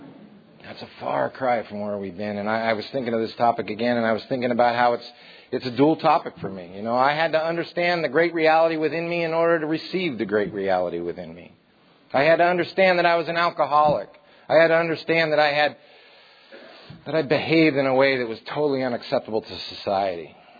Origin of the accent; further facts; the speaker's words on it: San Jose, California, United States; from San Jose.